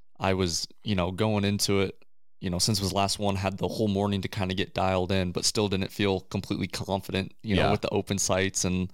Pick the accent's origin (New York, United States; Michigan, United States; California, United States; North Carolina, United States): California, United States; Le Grand; I've been up there a couple times just growing up in Le Grand.